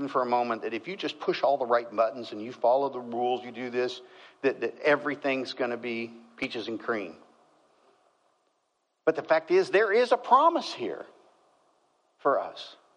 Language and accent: English; Kansas, United States; In my home state of Kansas, you better not get caught eating a slice of cherry pie on Sabbath.